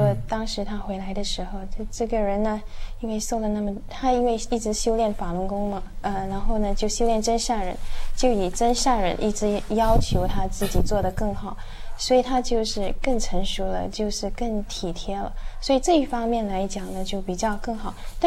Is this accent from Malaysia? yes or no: yes; Malaysia; 我是马来西亚人